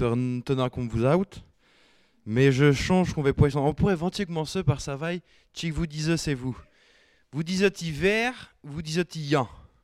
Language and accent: French; Brittany, France; Je viens du Morbihan, Maï. De l'autre côté, du bon côté de la rivière.